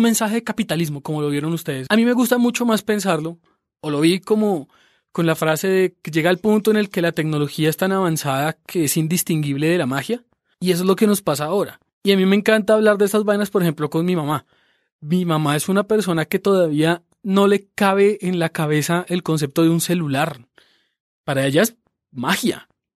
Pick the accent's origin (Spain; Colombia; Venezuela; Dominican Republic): Colombia; Bogotá; antes de que nos digan muy rolos por decir esfero, porque sí que somos rolos, óigame.